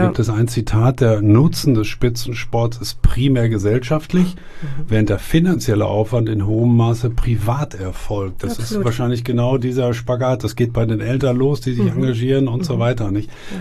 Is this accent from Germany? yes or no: yes; Münster, North Rhine-Westphalia, Germany; weil es als Münsteraner so gut fassbar ist